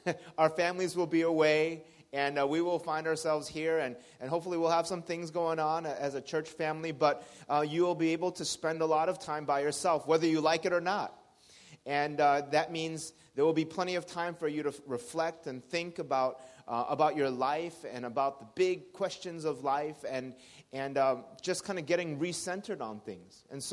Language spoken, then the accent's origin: English; United States; now in Indonesia; For me, growing up in the United States, I associate a lot of what Christmas is in my memories to things with the snow